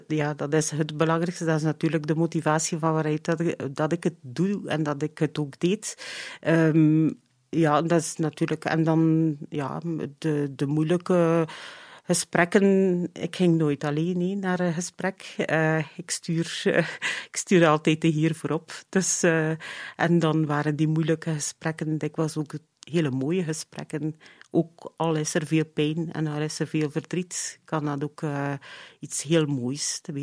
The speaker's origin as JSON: {"language": "Dutch", "region": "Flanders", "country": "Belgium", "said": "we zijn West-Vlamingen, de G en de H zijn al heel moeilijk."}